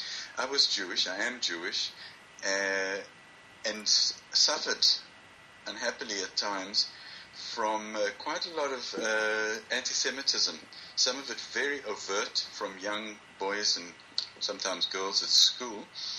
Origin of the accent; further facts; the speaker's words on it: South Africa; As you pointed out, I did grow up in South Africa